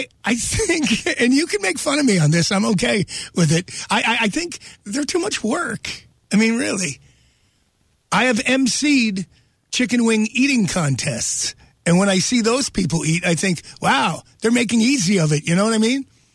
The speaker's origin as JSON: {"language": "English", "town": "Wilkes-Barre", "region": "Pennsylvania", "country": "United States", "tie": "born or raised there", "said": "I grew up on Abe's Chili Dogs in South Wilkes-Barre. Still the best hot dog, bar none."}